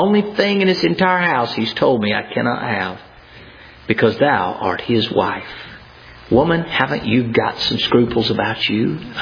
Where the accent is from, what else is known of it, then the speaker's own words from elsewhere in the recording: Florence, Alabama, United States; I go, no way, man, I'm from Florence, Alabama.